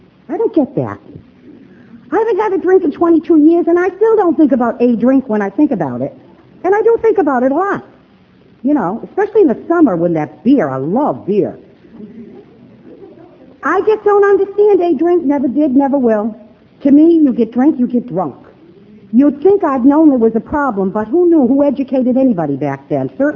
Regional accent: Portland, Maine, United States; I'm not from here. I'm from Portland, Maine, and born and raised there, in a place called Gorham's Corner.

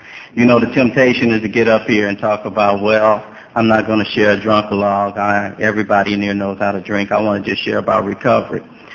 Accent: Los Angeles, California, United States; Real briefly, I come from South Central LA, and I come from a rather large family, and we didn't have a lot of money, you know.

